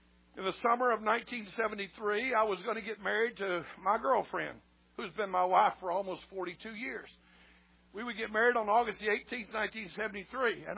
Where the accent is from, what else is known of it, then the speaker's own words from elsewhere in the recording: Bucksnort, Tennessee, United States; I'm the redneck from Tennessee, from the great city of Bucksnort. That's the exit off of Interstate 40.